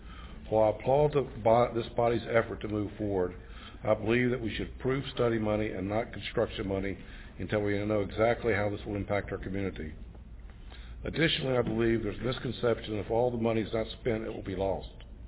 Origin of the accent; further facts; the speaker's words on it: Charlottesville, Virginia, United States; I'm from Charlottesville, Albemarle County, and I moved out across the street from here when I was 5 years old